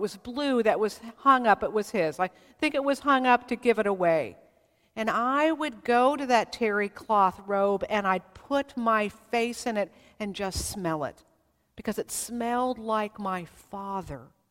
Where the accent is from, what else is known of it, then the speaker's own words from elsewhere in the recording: California, United States; When I moved away from California, I would come home and there were scents that would just knock me back.